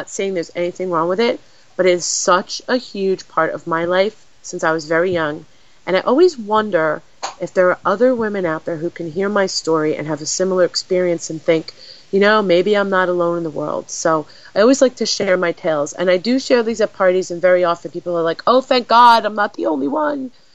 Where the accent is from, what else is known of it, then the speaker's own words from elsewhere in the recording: New York, United States; accent: New York; oh, there comes my New York accent.